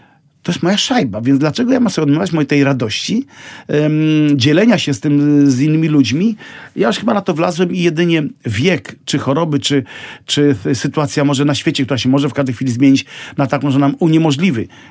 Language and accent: Polish; Lublin Voivodeship, Poland; Pewnie wrócę tutaj kiedyś na te bardzo stare lata do tej mojej wioski pod Lublinem.